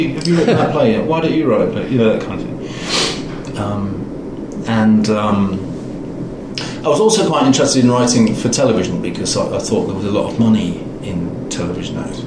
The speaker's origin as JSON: {"language": "English", "town": "Hull", "region": "Yorkshire and the Humber", "country": "United Kingdom", "said": "because he's from Hull as well, I'm from Hull."}